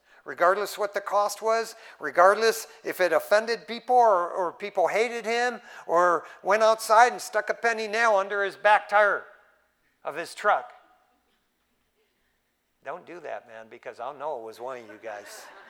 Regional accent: Detroit, Michigan, United States; I mean, that's what we grew up with in Detroit, Michigan.

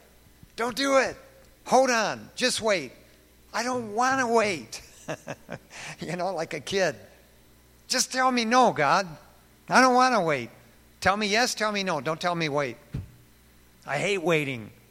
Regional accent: East Detroit, Michigan, United States; I'm from Michigan. I'm a Michigander. East Detroiter.

